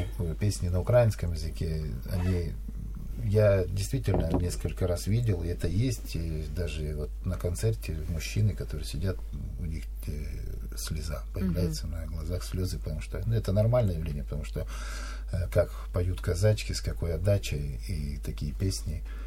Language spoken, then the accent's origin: Russian; Yessentuki, Stavropol Krai, Russia; я, во-первых, родился в городе Ессентуки, я коренной житель. Вот. Это у меня по отцу, к сожалению, его нет уже с нами. Вот. И достались прибалтийские корни.